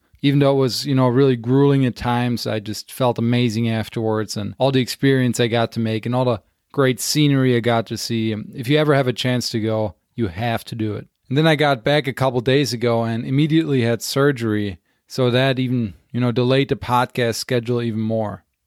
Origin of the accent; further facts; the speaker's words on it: Germany; now in United States; I'm originally from Germany and, you know, moved to the US about a decade ago.